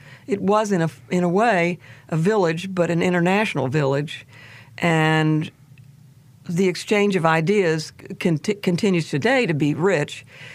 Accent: Chapel Hill, North Carolina, United States; But so I grew up in Chapel Hill.

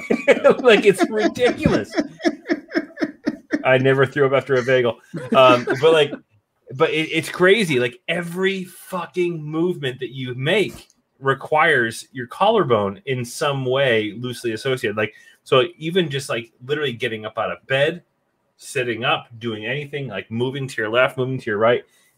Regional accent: Springfield, Massachusetts, United States; But I grew up out in Western Mass, out like in the Springfield area. And out there there's no accent.

